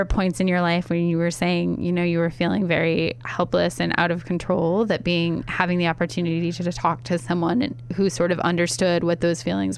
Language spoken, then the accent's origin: English; Findlay, Ohio, United States; Yeah. That? Northwest Ohio in Findlay.